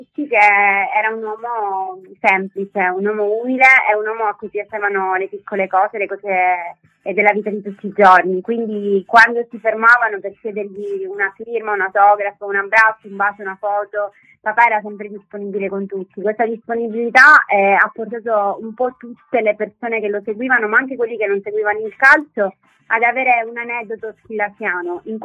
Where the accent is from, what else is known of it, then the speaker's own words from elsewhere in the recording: Palermo, Sicily, Italy; No, io sono palermitana, sono nata a Palermo